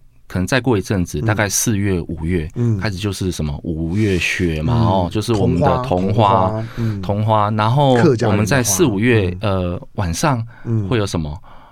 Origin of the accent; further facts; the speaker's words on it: Nanzhuang, Miaoli County, Taiwan; 我们在我们苗栗的南庄地区就有举办一个南庄花卉节